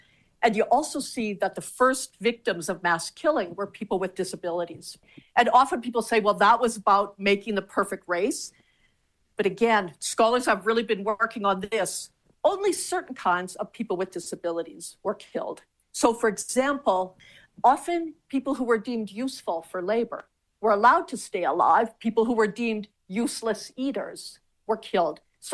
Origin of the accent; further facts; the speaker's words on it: Canada; I don't feel like because I'm Canadian, I had to study Canadian history.